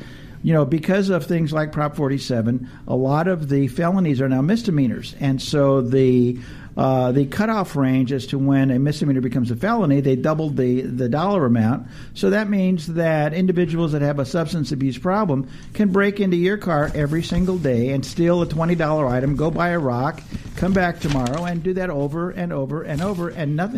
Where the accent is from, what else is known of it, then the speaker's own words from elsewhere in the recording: Los Angeles, California, United States; I grew up here in the valley. You know, I tell people I'm from the land of Lincoln. That was Lincoln Heights. But I moved from Lincoln Heights to North Hollywood and grew up in the valley.